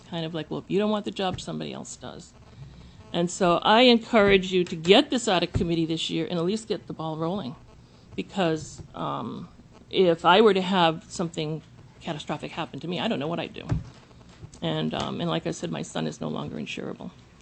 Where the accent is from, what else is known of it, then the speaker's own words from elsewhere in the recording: Homer, Alaska, United States; I'm from Homer. I'm coincidentally in Juneau for my son's birthday.